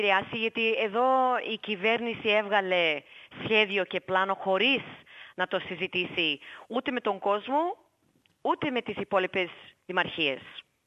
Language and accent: Greek; Greece; now in Australia; εγώ είμαι Ελληνίδα